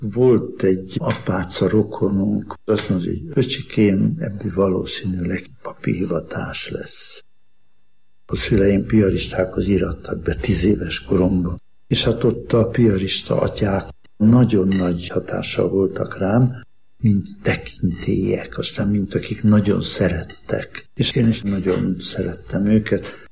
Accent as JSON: {"language": "Hungarian", "town": "Almásfüzítő", "region": "Komárom-Esztergom", "country": "Hungary", "tie": "born or raised there", "said": "A Dunaparton születtem almásfüzítőn, és akkor az még gyönyörű volt a környéke, környezete."}